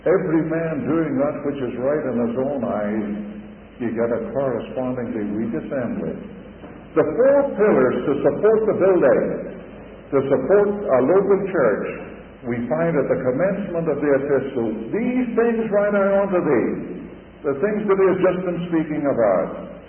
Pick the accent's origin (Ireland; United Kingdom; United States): Ireland; born there; I've already told you that I'm an Irishman. That's where I was born.